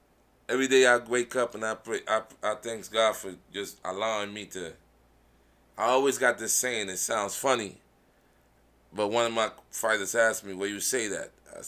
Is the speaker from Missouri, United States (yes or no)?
no; New York, United States; I'm from New York. Them boys can fight.